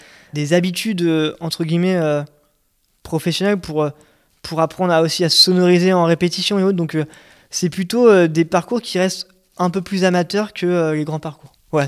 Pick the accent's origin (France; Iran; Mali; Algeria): France; Normandy; je suis arrivé il y a peu de temps ici, je suis normand de base